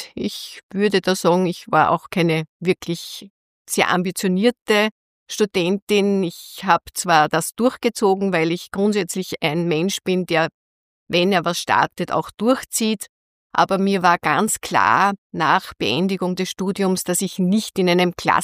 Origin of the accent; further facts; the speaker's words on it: Linz, Upper Austria, Austria; Ich bin eine waschechte Linzerin, bin in Linz geboren und auch aufgewachsen. In der Stifterstraße, Stiftergymnasium habe ich maturiert.